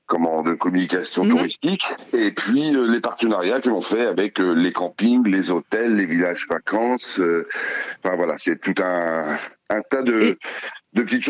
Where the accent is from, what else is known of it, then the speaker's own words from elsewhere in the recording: Rennes, Brittany, France; Moi, j'ai grandi plutôt sur Rennes, mais une partie de ma famille est morbihanaise, oui.